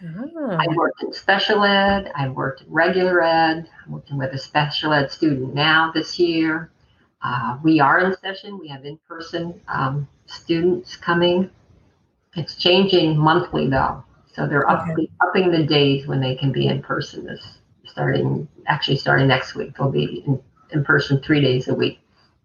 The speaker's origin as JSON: {"language": "English", "town": "Albany", "region": "New York", "country": "United States", "said": "Well, I hail from New York State, upstate New York, around the Capital Region, which is Albany, New York. I live outside of Albany, New York."}